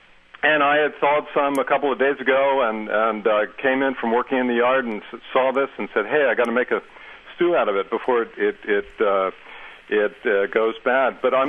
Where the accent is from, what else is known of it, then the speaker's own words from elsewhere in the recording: Maryland, United States; I grew up in Maryland shooting ducks on the Chesapeake Bay.